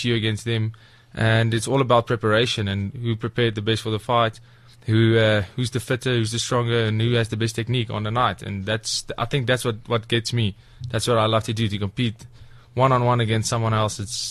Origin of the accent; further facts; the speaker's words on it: Hartbeespoort, North West, South Africa; No, actually, I'm from Hartbeespoort Dam.